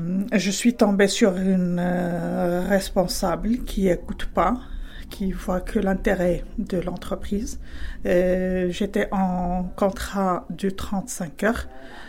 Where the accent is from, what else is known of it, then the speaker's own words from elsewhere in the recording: Spain; French is a second language; now in Bordeaux, France; de Bordeaux. Je suis espagnole de nationalité